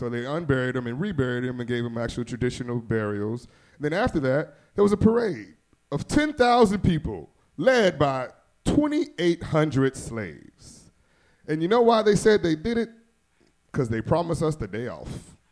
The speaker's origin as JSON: {"language": "English", "country": "United States", "said": "No, honestly, yes, I was in the military. I am an American."}